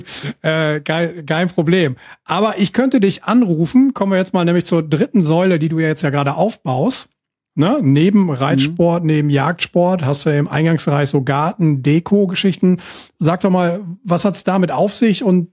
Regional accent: North Rhine-Westphalia, Germany; ich komme gebürtig aus dem Münsterland

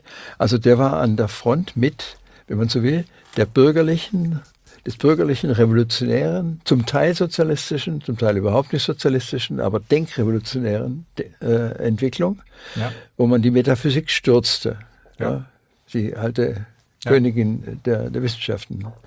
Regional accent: Swabia, Germany; denn ich bin auch ein Schwabe

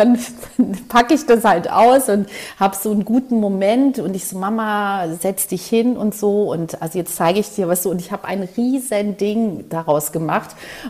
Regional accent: Western Macedonia, Greece; kleines Bergdörfchen, also im Norden von Griechenland, bei Gosani. So ein kleines Bergdorf und ja.

